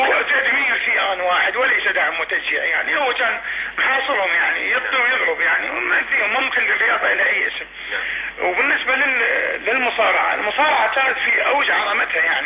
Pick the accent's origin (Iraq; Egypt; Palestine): Iraq; Basra, Basra Governorate; طبعا بدايتي بالبصرة، أنا من أحد أبناء البصرة، طبعا ولادتي بالبصرة